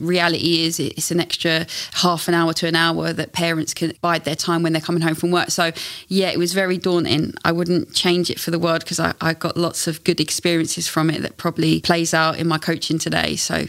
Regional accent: London, United Kingdom; I grew up in North London with brothers

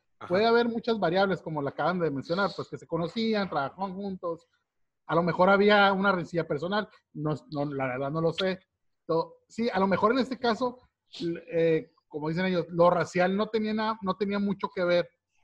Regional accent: Mexico; si soy mexicano, de ascendencia mexicana

